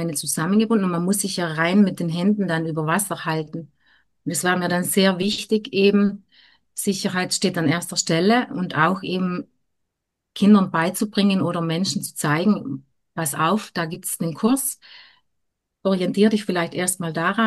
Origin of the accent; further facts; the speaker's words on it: Trentino-Alto Adige, Italy; ich bin ja ein Mädchen, ich komme aus den Bergen, also genau genommen aus den Südtiroler Bergen.